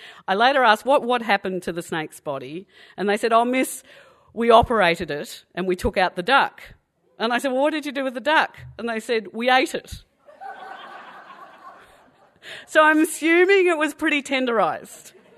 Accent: Inglewood, Australia; I'm a kid from Inglewood, that little kid standing in the paddock

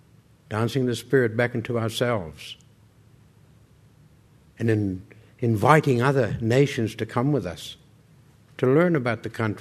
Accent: Raukkan, South Australia, Australia; I was born down on Lake Alexandrina, on Raukan. I lived there. I went to school there. I grew up to nearly a teenager, and then we had to move. We had to move to another community.

